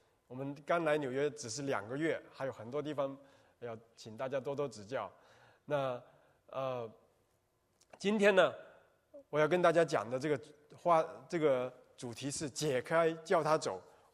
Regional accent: China; born there; also born or lived in Hong Kong; 我在中国大陆出生呢，那个年代的是火红的年代

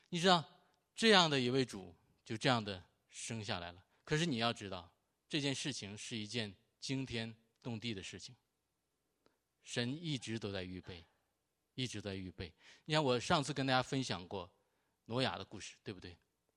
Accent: Northeast China, China; 闹剧就是，我是东北人啊

